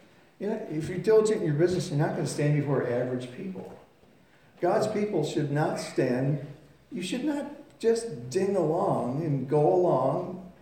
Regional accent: Scotland, United Kingdom; Maybe it's just because I'm a Scotsman

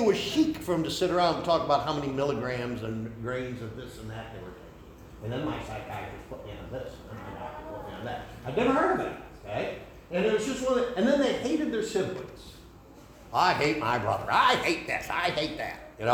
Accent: Machias, New York, United States; I came from Cattaraugus County. First thing they thought I was from down south because of my accent. Are you from down south? No, I'm from Machias, New York.

